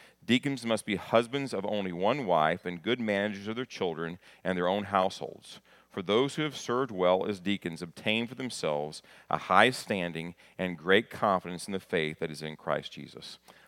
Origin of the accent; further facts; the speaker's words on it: Kentucky, United States; I grew up in Kentucky, and we didn't have dinner. We had supper.